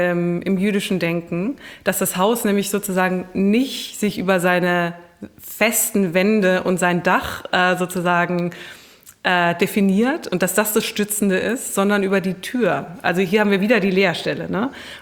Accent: Stuttgart, Baden-Württemberg, Germany; Aber ich komme ja aus Stuttgart, aus Süddeutschland.

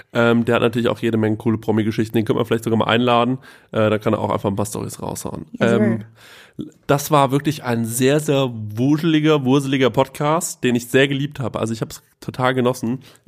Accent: Frankfurt, Hesse, Germany; als Frankfurter.

